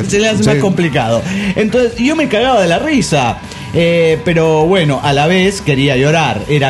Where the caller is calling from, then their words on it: New York, United States; de York, New York, USA.